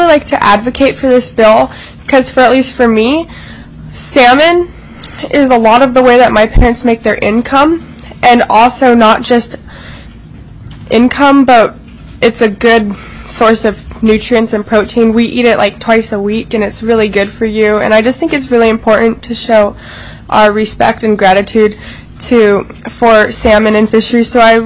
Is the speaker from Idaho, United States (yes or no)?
no; Craig, Alaska, United States; I'm from Craig, Alaska. I currently attend Mount Edgecombe High School, but in the summers, I go home